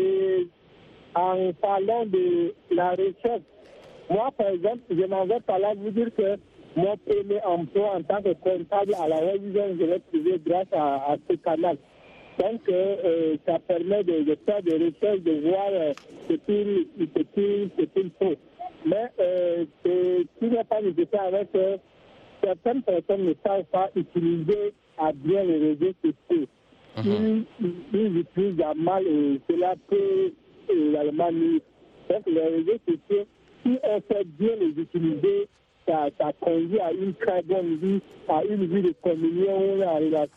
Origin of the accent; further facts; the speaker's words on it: Gabon; c'est vraiment exorbitant ici chez nous au Sabon.